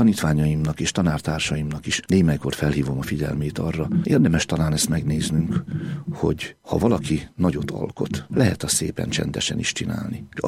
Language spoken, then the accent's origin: Hungarian; Olaszliszka, Borsod-Abaúj-Zemplén, Hungary; És mivel Tokajhegyaljai vagyok, a mára hírhetté vált olasz tiszkáról származom, Sárospatakon jártam gimnáziumba, tehát minden a gyerekkorom kapcsán Széphalom környékéhez köt.